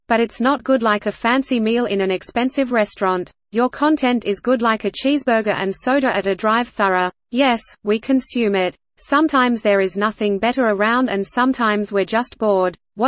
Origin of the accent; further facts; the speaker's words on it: Japan; English is a second language; I understand people sometimes mention us as a noise band because we are from Japan and our music contains some noisy parts.